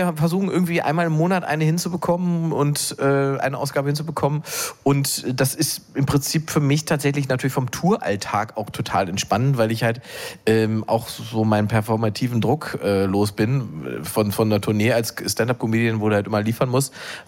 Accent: East Germany, Germany; Für mich als Ostdeutsche eine neue Situation.

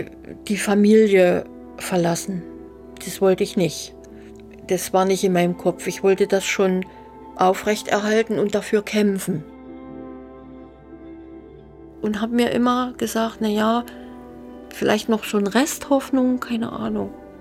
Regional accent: East Germany, Germany; Ich war aus dem Osten, also auf dem falschen Stern geboren.

